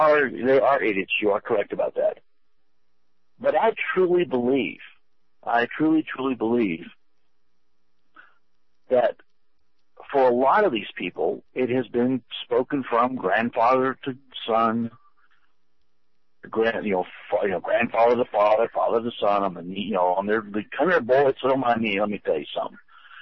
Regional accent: Virginia, United States; I mean, like I said, I grew up in Southwest Virginia, and that was thick down through there.

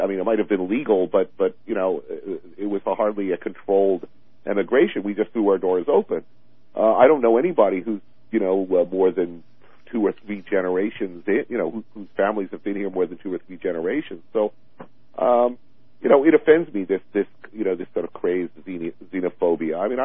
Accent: New York, United States; I mean, I'm a New Yorker. I look at the Statue of Liberty all the time.

